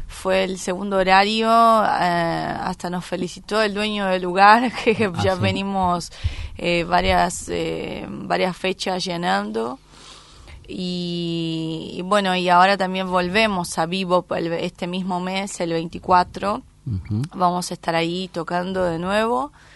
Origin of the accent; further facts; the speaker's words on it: São Paulo, Brazil; Spanish is a second language; now in Argentina; soy de Brasil, de São Paulo. Uh-huh. Y bueno, estoy hace bastante en Argentina, pero voy y vengo.